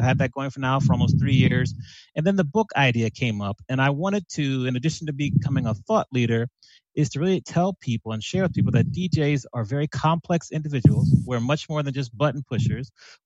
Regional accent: Washington, District of Columbia, United States; I'm from the Washington, D.C. area.

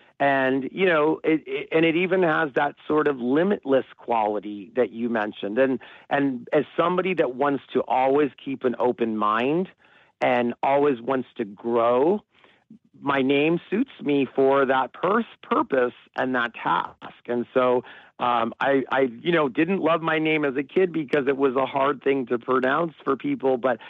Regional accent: United States; born there; I'm American born and I have a unusual name

